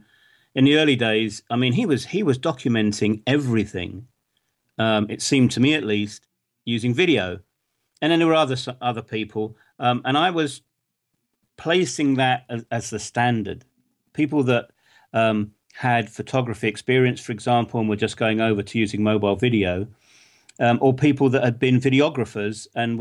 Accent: England, United Kingdom; moved away as an adult; now in Bosnia and Herzegovina; I'm an Englishman. I live in Bosnia-Herzegovina, but I go other places, so I'll call myself an Englishman in the Balkans.

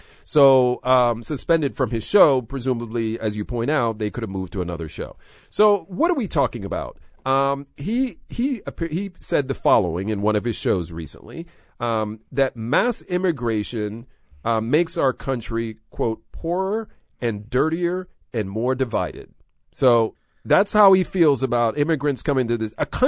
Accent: United States; I'm a man of the people, and I'm as American as anybody else.

